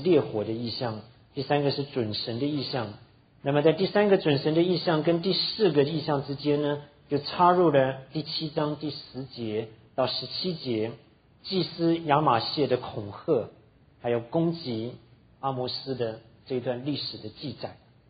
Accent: Anping, Tainan City, Taiwan; 像我们从台湾来的，我从小在安平长大，那还不是只是到台南，

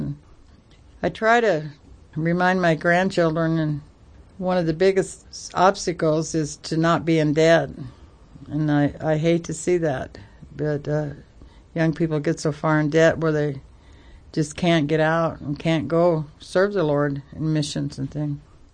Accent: Iowa, United States; What's a passport? We're from Iowa. We don't need passports there.

